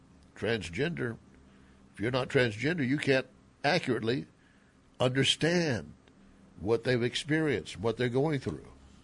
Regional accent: Texas, United States; I'm from Texas. I can make fun of Tennessee.

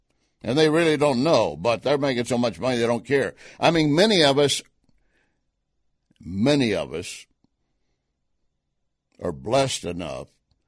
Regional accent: Texas, United States; I grew up in West Texas oil country. My dad was in the oil business, made us a great living.

